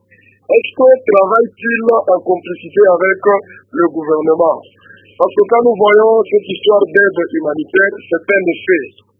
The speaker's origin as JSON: {"language": "French", "country": "DR Congo"}